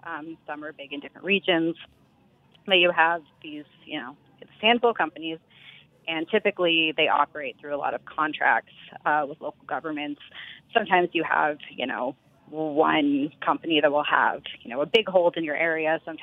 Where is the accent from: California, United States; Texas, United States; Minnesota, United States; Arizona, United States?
Texas, United States; Austin; I grew up in Texas in Austin, and we have a landfill that I used to drive past